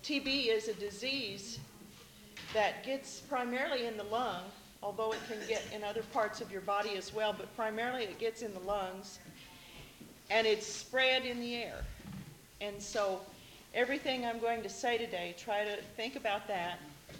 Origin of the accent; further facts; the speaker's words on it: Illinois, United States; I'm not from here. I'm originally from Illinois. I haven't got an accent, though, like Ruth Storms.